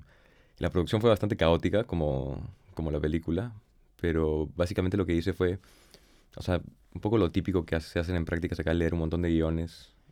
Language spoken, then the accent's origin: Spanish; Lima, Peru; moved away as an adult; also born or lived in Boston, United States; Nací y crecí en Lima, Perú, y salí muy poco del país. Me quedé mucho tiempo en Lima hasta los 18. Y después me fui corriendo y fui a Boston a estudiar.